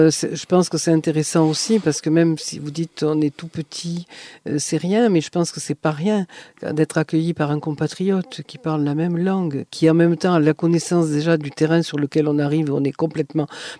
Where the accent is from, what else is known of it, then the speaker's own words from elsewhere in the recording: Afghanistan; On vient d'Afghanistan, voilà.